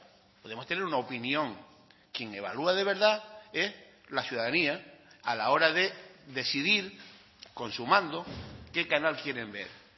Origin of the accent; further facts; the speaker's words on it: Canary Islands, Spain; que sí nos afecta como canarios el gasto que el Estado destina a la televisión española